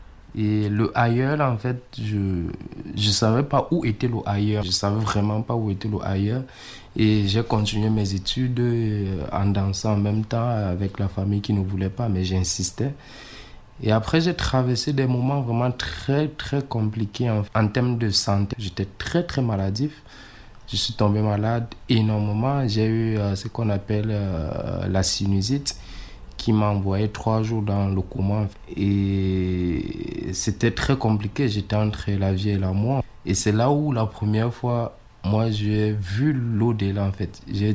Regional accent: Cameroon; Je suis né au Cameroun, j'ai grandi au Cameroun et j'ai pratiqué en fait la danse hip-hop au Cameroun.

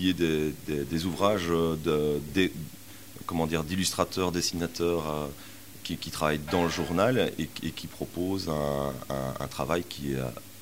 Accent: Belgium; C'est vraiment un truc qui étonne quand on vient de Belgique, c'est incroyable.

